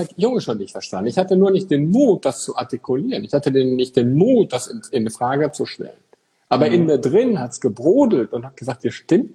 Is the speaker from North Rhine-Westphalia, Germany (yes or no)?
yes; Eichelborn, North Rhine-Westphalia, Germany